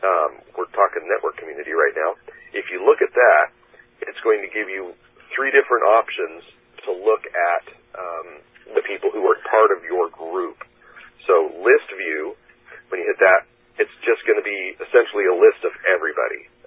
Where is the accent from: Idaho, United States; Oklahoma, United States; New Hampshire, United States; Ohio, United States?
Idaho, United States; Like, I grew up primarily in Teton Valley, Idaho, right by the, you know, the base of the Grand Tetons.